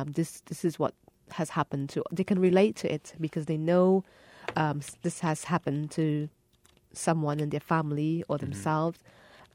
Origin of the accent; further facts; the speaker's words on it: Trinidad & Tobago; I don't feel that I am completely Trinidadian, completely, but I acknowledge that Trinidad made me who I am. They give me a lot culturally.